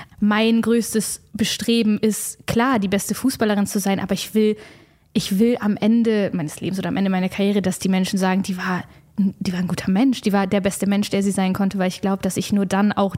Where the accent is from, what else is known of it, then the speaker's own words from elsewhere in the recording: Bremen, Germany; Aber ich glaube, keine Stadt gibt mir so ein Gefühl wie Bremen, wo ich aufgewachsen bin.